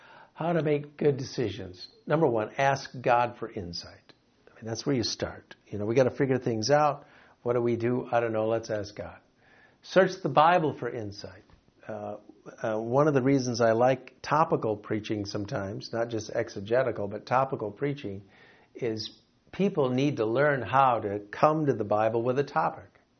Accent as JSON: {"language": "English", "town": "Grand Rapids", "region": "Michigan", "country": "United States", "tie": "born or raised there", "also_born_or_lived": "Chicago, United States", "said": "I was living in Chicago, and then I had an opportunity to go to my hometown in Grand Rapids, Michigan."}